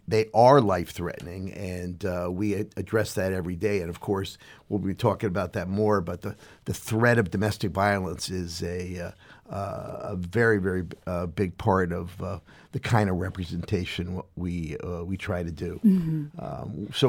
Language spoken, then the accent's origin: English; Pennsylvania, United States; moved away as an adult; now in St. Louis, United States; What brought me originally to St. Louis, I'm from Pennsylvania, was I got there.